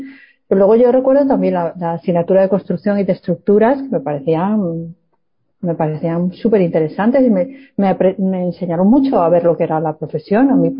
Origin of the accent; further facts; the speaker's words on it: Galicia, Spain; Es muy de anticiparse, yo no, yo soy gallega.